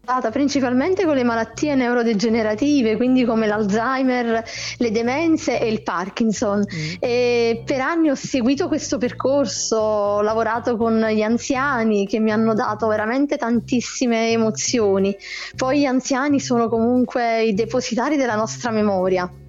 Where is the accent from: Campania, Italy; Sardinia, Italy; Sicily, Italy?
Campania, Italy; perché io sono del sud, quindi vengo da Salerno, dalla provincia di Salerno, in Campania.